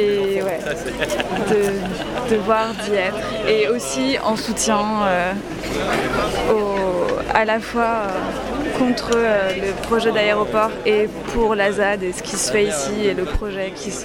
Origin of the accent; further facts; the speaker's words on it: Pays de la Loire, France; now in Lyon, France; je suis originaire de Vendée à la base. Donc, je retourne en Vendée ce soir chez mes parents.